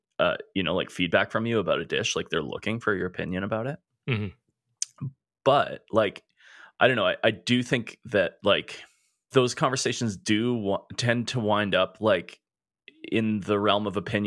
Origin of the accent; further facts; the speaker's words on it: Edmonton, Alberta, Canada; We're two chefs from Edmonton, Alberta, Canada.